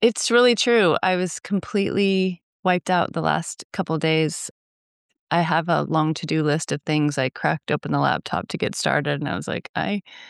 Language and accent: English; Alaska, United States; Well, I'm in Maui. My Alaskan body is in Maui, which is wonderful.